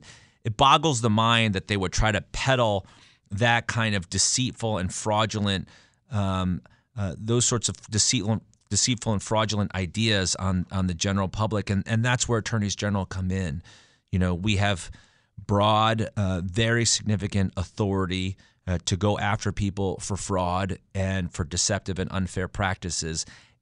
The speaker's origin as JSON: {"language": "English", "town": "Stamford", "region": "Connecticut", "country": "United States", "tie": "born or raised there", "said": "You mentioned that there in my hometown, my backyard of Stamford, Connecticut, many of the Sacklers live in Connecticut."}